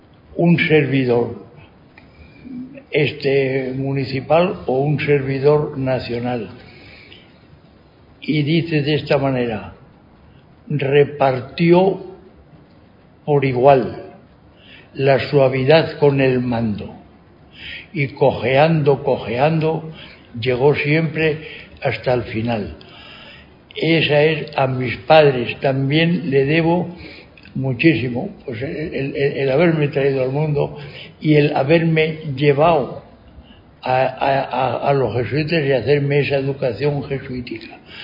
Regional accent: Guijuelo, Castile and León, Spain; Soy de Guijuelo, pero hay una cosa que yo no puedo olvidar

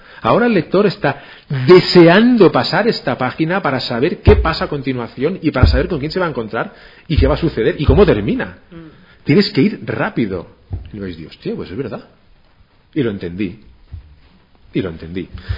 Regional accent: Ibiza, Balearic Islands, Spain; Los ibicencos siempre decimos que Mallorca es una isla muy bonita, pero que está llena de mallorquines.

